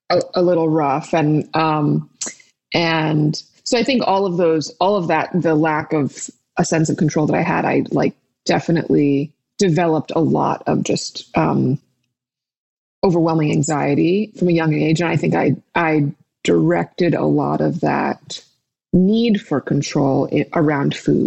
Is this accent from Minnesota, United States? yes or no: no; New York City, New York, United States; born there; I was born in New York at Lenox Hill Hospital.